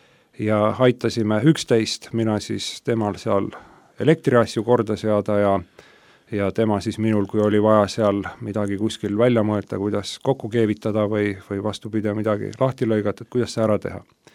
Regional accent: South Estonia, Estonia; Ja kuna ma ise olen pärit Lõuna-Eestist suht maapiirkonnast, siis seal tuli nagu suviti koolivahel tööle minna

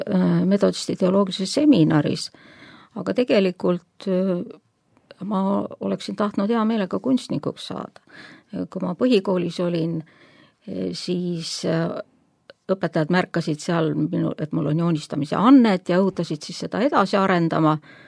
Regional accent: Tallinn, Harju County, Estonia; Ja ma olen läbi ja lõhki tallinlane. Olen sündinud Tallinnas, kasvanud, koolis käinud ja elan. Aga kuna mu vanemad on nagu maalt pärit, nii-öelda maa inimesed

